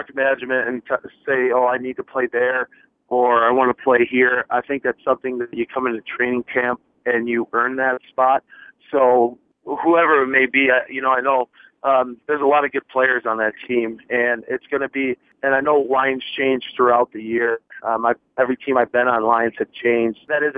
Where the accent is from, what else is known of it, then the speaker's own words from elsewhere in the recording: Michigan, United States; No, this is the closest NHL team to my house there where I grew up in Michigan